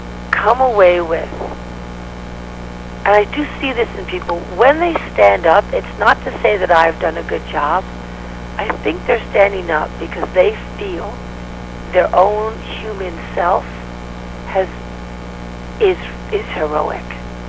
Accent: New York City, New York, United States; I loved acting when I was in New York City. You know, I'm a New Yorker, born and bred.

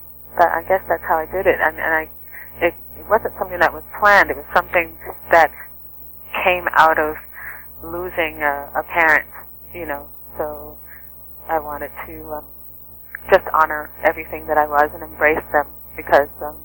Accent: New York City, New York, United States; And we grew up in New York City.

